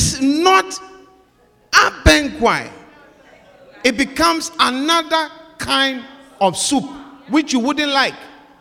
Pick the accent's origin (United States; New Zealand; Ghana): Ghana; I'm an African. I come from Ghana.